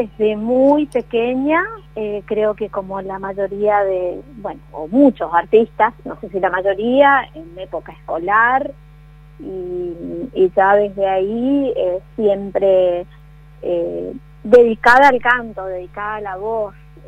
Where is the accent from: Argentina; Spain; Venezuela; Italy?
Argentina; Corrientes; porque también me fui de Corrientes, y bueno, cuando volví otra vez hemos retomado contacto y sí.